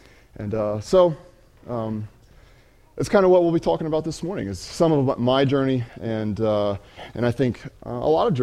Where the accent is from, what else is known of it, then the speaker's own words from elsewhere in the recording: Delaware, United States; I grew up in Delaware on a farm in a fairly close Mennonite community, and was a fairly strong Christian home.